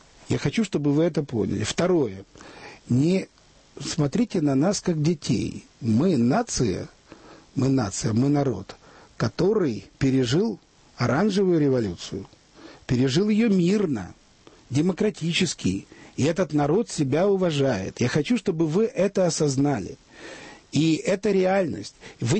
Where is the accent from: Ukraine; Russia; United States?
Ukraine; В результате что получила, вот я, украинец